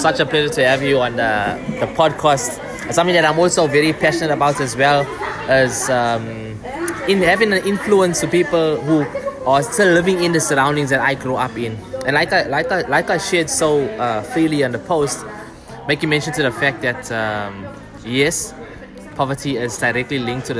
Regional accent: Marin Ridge, KwaZulu-Natal, South Africa; I'm from the Ridge. I'm from Marin Ridge.

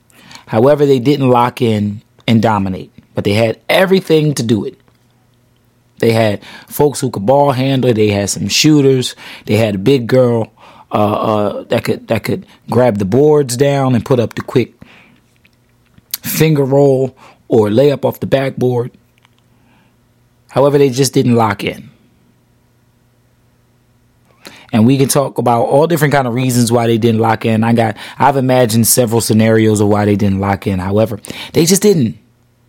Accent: Philadelphia, Pennsylvania, United States; I'm from Philly, so I'm rooting for the Philly team.

